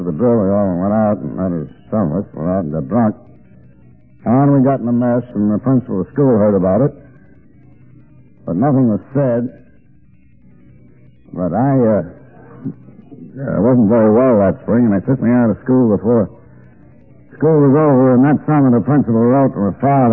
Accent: Alden, New York, United States; I come from Alden in New York, as my native town.

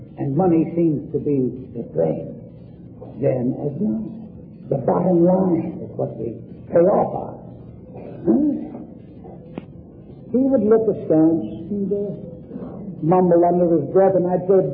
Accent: Ireland; I'm an Irishman. My mother's a Limerick woman. Born and raised in Limerick City.

